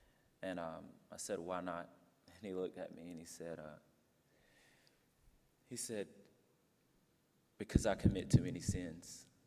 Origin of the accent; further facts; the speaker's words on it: United States; no, I'm from America, yo soy de Americano.